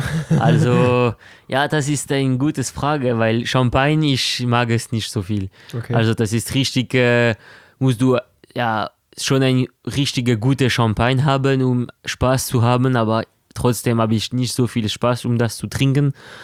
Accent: France; German is a second language; Aber ich habe richtig dieses Gefühl, dass für einen Franzose ist es auch.

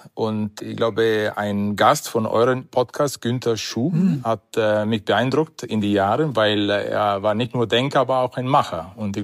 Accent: Modena, Emilia-Romagna, Italy; German is a second language; now in Germany; Ich komme aus Emilia-Romagna, so ja. Modena, die Ecke. Sehr bekannt für Maranello und die Ferrari.

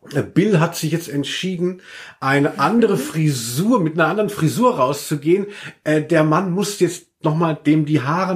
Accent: Southern Germany, Germany; now in Köln, Germany; ich komme eigentlich aus Süddeutschland.

